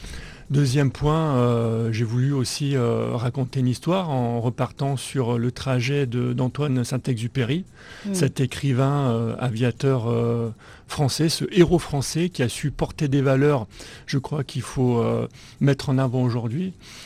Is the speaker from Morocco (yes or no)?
yes; Casablanca, Casablanca-Settat, Morocco; je suis du Maroc, je suis né au Maroc, je suis né à Casablanca. J'ai grandi, je fais la mission française.